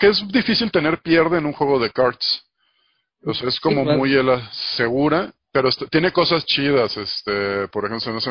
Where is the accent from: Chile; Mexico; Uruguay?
Mexico; Como que te pongan atención como consumidor, como mexicano y eso.